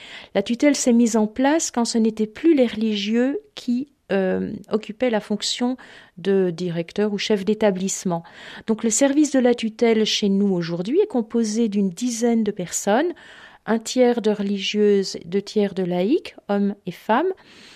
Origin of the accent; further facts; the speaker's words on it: Belgium; moi-même je suis belge et que j'ai trouvé ma vocation pour la congrégation en étant enseignante dans cette école de Bruxelles.